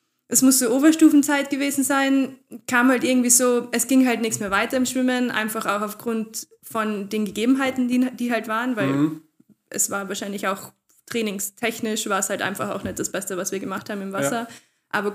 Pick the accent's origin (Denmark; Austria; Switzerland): Austria; Carinthia; now in Vienna, Austria; Ich komme ursprünglich aus Kärnten, bin dort ganz normal in die Schule gegangen, so wie jeder normale Mensch. Bin dann zum Studieren nach Wien gekommen und bin seitdem in Wien fest.